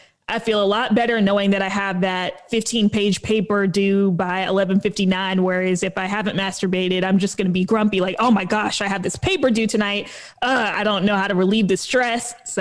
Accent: the South, United States; but with me growing up in the South, that is just something that even above premarital sex, masturbation is one of those things that is just a no-no

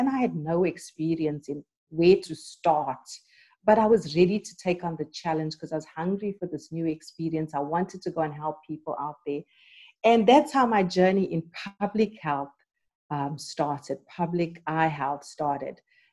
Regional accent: Durban, KwaZulu-Natal, South Africa; And so I was back in Durban, which is my hometown, working for this international development organization, loving my work.

